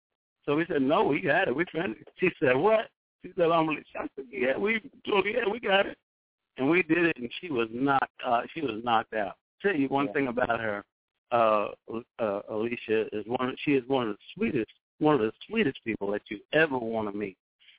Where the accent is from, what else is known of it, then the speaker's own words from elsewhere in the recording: Georgia, United States; I was a country boy. I'm from Georgia originally, you know. I lived in the country even when I came up here, I lived in the country.